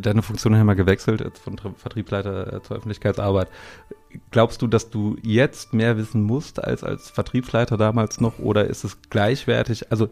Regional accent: Bochum, North Rhine-Westphalia, Germany; now in Erfurt, Germany; ich komme ja aus Bochum.

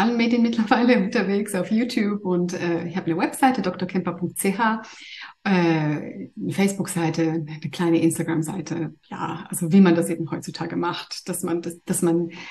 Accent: Greece; now in Zurich, Switzerland; Ich bin ursprünglich Griechin und arbeite eigentlich in Zürich als Kinderärztin.

